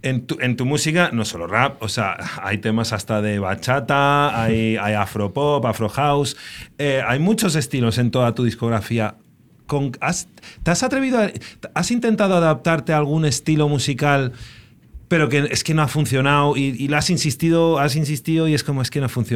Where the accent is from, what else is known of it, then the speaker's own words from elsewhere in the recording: Torremolinos, Andalusia, Spain; Es que yo soy de Torremolinos y parece el kilómetro cero de los shisha lounges.